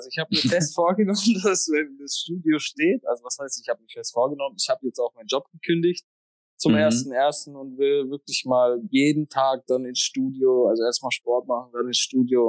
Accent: Nuremberg, Bavaria, Germany; Ein Jugendhaus bei uns in Reichensdorf hat mir immer sehr geholfen. Und die haben mir am Anfang auch Auftritte geklärt. Also ja, Südstadtfest hier in Nürnberg.

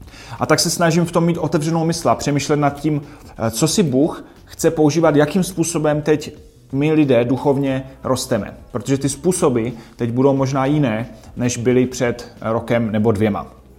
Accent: Havířov, Moravian-Silesian Region, Czechia; jsem z Havířova a dneska bych se rád podíval na několik otázek

